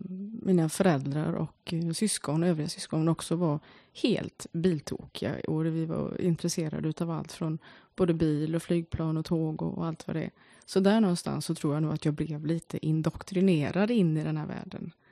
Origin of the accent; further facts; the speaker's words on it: Uddevalla, Västra Götaland County, Sweden; eftersom jag då är bohuslänning och född och uppvuxen i Uddevalla